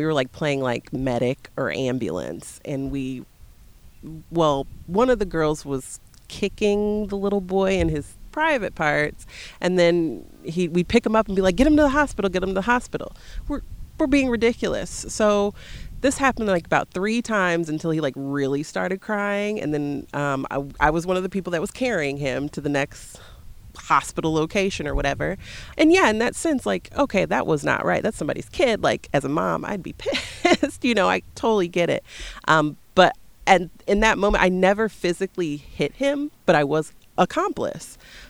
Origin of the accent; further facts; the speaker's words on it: Bloomington, United States; being born and raised in Bloomington, I didn't go to school in like a diverse community. It was predominantly white.